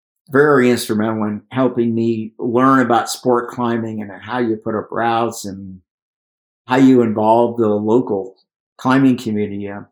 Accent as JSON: {"language": "English", "town": "Miami", "region": "Florida", "country": "United States", "tie": "born there", "said": "I was born in Miami. Parents are from Cuba. My family goes back there a long time."}